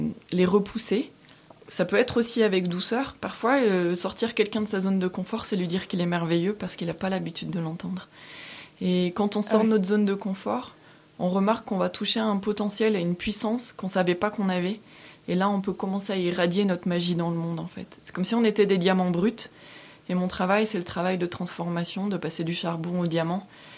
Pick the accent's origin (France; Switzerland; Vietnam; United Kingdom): France; Moi, par exemple, je suis française.